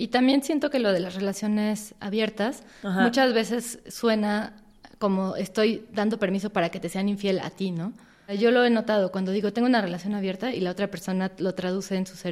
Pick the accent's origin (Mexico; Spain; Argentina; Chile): Mexico; la tríada llorosa con la que crecimos en México